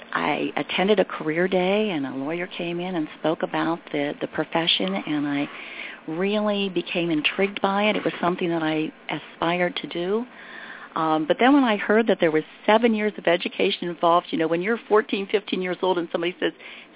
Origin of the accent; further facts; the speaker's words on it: Ohio, United States; Basically, I was born and raised in Northern Columbiana County in a very middle class family.